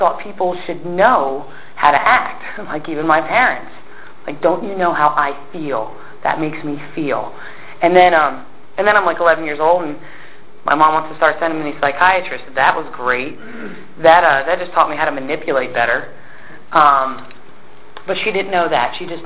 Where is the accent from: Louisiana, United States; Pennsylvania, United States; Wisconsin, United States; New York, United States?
Pennsylvania, United States; Pen Argyl; Mind you, I'm from Penn Argyle, Pennsylvania. Has anybody ever heard of it?